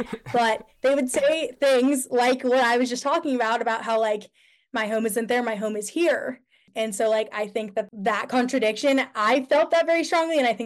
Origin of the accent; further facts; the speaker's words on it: California, United States; all my mom's family, who is my Jewish side of the family, we're all from California. We grew up very close. So I was always like, I mean, I still will probably until I die feel like California is my home